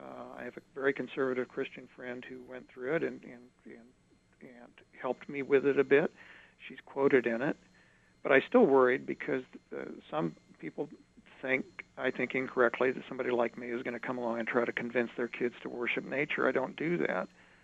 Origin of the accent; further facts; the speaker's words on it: United States; I grew up with tornadoes outside of Kansas City. I know that fear.